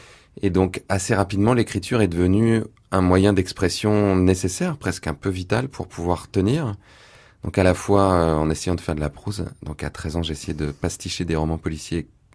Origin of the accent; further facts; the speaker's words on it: Île-de-France, France; Bah, là où je suis né, dans les Yvelines, il y a beaucoup de forêts, beaucoup d'arbres. Et c'est vrai que j'ai vécu toujours au contact de ça